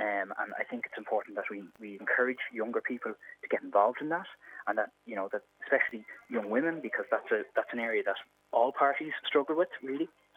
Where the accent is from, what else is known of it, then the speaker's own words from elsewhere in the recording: Leinster, Ireland; I'm from North County Dublin